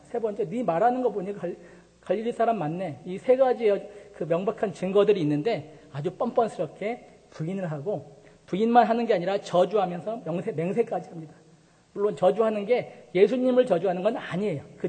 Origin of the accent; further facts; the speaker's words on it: Gochang, North Jeolla, South Korea; 제가 그 전라북도 고창이라는 곳에서 할머니 할아버지에게서 어릴 적 자랐어요.